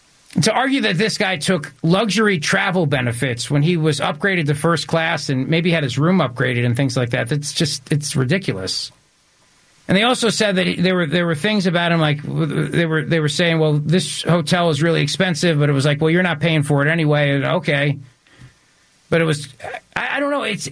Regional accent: New Jersey, United States; Believe me, I grew up in Jersey politics.

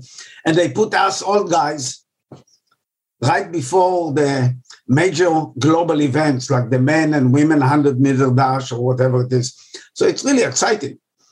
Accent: Israel; I grew up in Israel, and of all things, I lived a mile from the Mediterranean

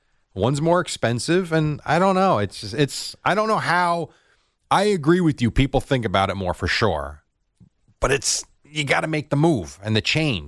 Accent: United States; born there; because I'm American. I was born here.

